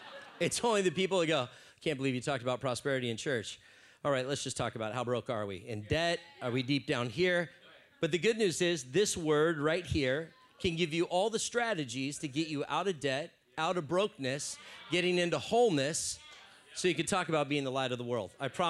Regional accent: San Diego, California, United States; We're like, yep, we're from San Diego.

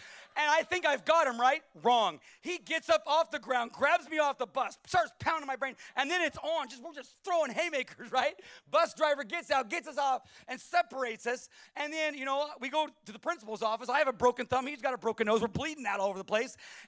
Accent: California, United States; Because I was from California.

